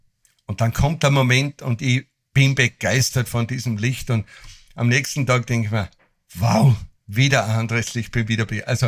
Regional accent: Schladming, Styria, Austria; Ich komme ja aus dem Skiort Schladming

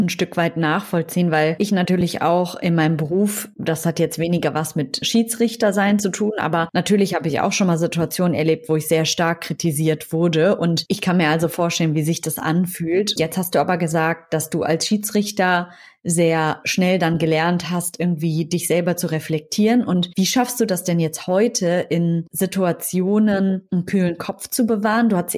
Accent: North Rhine-Westphalia, Germany; Ja, ich komme hier aus der Region

